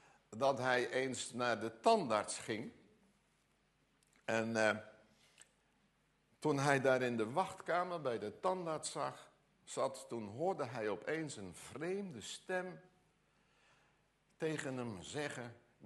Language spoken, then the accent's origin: Dutch; Gelderland, Netherlands; want ik kom van de Veluwe